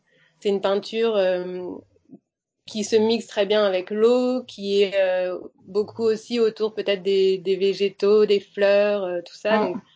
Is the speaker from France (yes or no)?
yes; Brittany, France; born there; donc moi je suis née en Bretagne, voilà, dans un petit coin de paradis, nature et compagnie